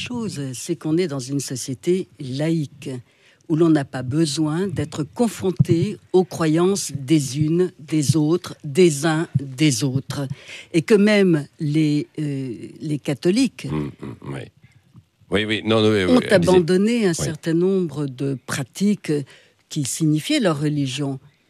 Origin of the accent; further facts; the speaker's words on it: France; Moi, je suis française, je suis laïque, je suis mécréante